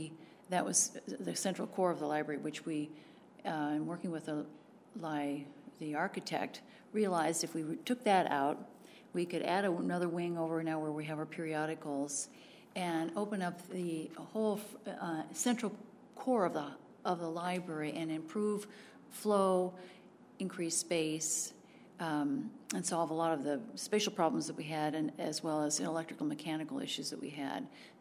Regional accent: Burbank, California, United States; I was raised in the West. I was an original Valley girl. I was born in beautiful downtown Burbank. And my father and mother had settled in the Valley, San Fernando Valley, after World War II.

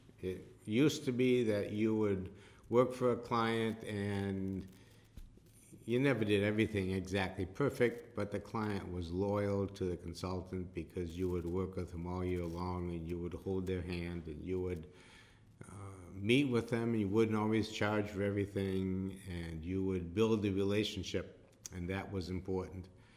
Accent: Oak Park, Illinois, United States; Well, I was born in Oak Park, Illinois. Lived there until after we were married, went to school there

